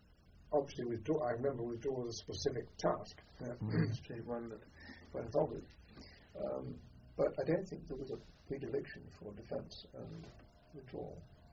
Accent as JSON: {"language": "English", "country": "United Kingdom", "said": "We're different, we're British."}